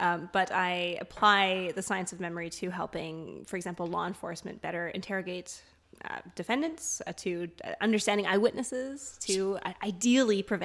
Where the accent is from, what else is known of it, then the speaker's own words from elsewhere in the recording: Canada; also born or lived in Germany; I'm half Canadian, that's why I sound like this, yeah. And half German.